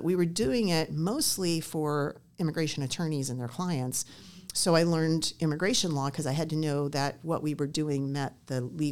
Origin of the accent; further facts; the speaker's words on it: Pittsburgh, Pennsylvania, United States; I grew up in Pittsburgh, Pennsylvania.